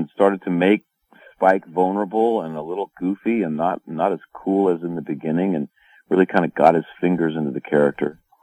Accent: California, United States; I'm sorry, man, fooled you. I'm from California.

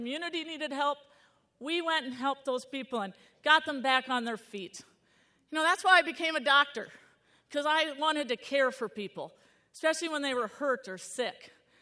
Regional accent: Waterloo, Iowa, United States; I'm from Waterloo. I grew up in a family of eight

